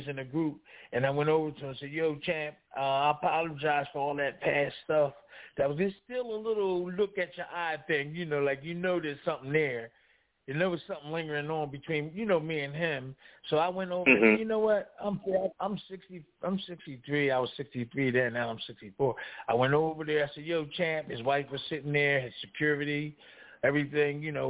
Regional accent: Philadelphia, Pennsylvania, United States; born there; I was born in South Philly. My mom used to take me to the Chatty Market.

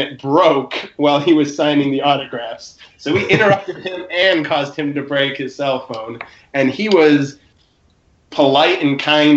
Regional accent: Chicago, Illinois, United States; And I grew up in Chicago, and a couple friends and I had been at a White Sox-Angels game.

